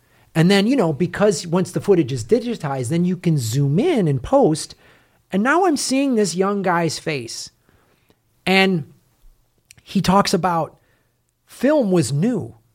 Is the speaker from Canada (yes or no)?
no; China; But my, well, I'm from China. I am. All my accents are horrible.